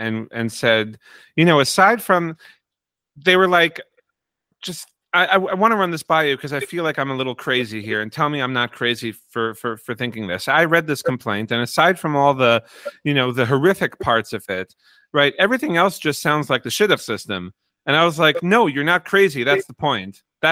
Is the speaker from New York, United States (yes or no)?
yes; Borough Park, New York, United States; even though I'm from Bar Park.